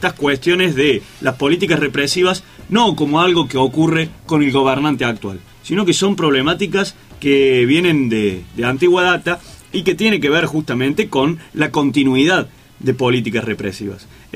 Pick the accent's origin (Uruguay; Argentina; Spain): Argentina; Córdoba; lo que nos tocó vivir como sociedad cordobesa en su momento allá con el levantamiento policial